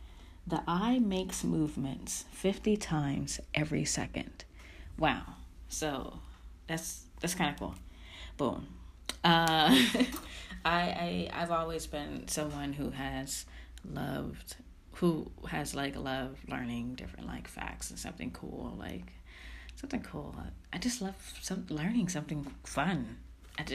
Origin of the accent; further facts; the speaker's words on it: Los Angeles, California, United States; now in New York City, United States; So, yes, I still live in New York City. I'm still from Los Angeles, if people didn't think I was, but I am.